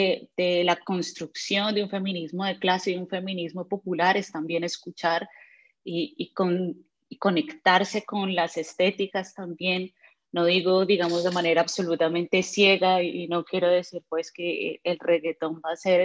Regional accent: Colombia; now in United States; Yo soy de Colombia

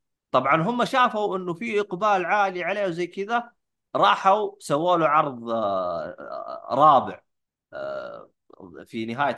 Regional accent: Saudi Arabia; لأن أنا جالس أشوف إنه المسؤولين عندنا في السعودية

